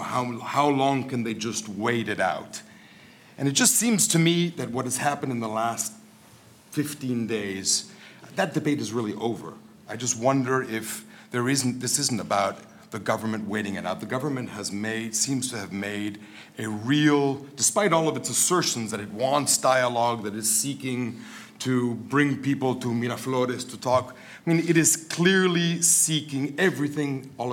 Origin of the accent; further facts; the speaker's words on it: Venezuela; I grew up in Venezuela as a teenager